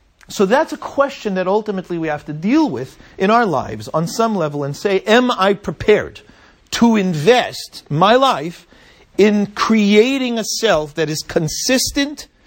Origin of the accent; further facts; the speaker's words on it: United States; Black tea, I'm an American.